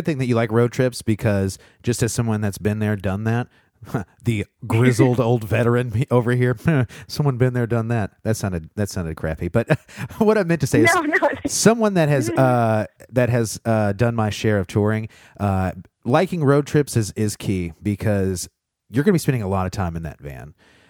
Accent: Indiana, United States; Now, granted, I'm from Indiana, but I'll let it slide. Kentucky's pretty darn close to me.

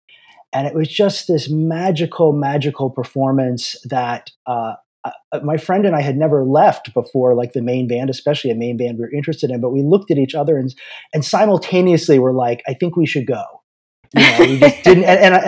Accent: Aruba; I grew up in Aruba, which is was part of the Netherlands Antilles at the time.

